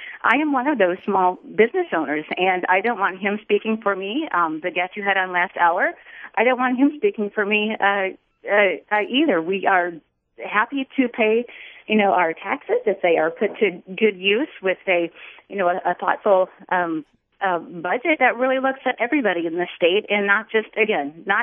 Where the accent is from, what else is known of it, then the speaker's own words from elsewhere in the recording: Wisconsin, United States; I'm not proud to say that I'm from Wisconsin.